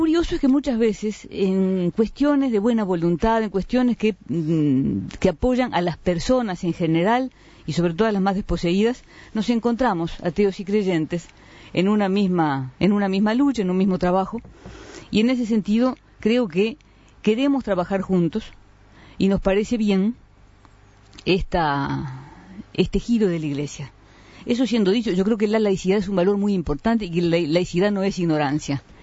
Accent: Uruguay

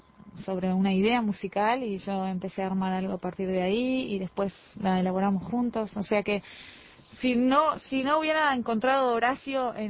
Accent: Israel; Yo soy israelí.

